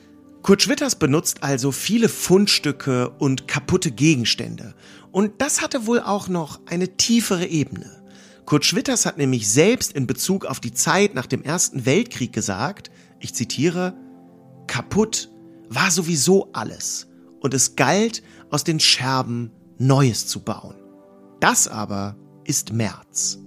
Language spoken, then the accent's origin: German; Hanover, Lower Saxony, Germany; meine Heimatstadt Hannover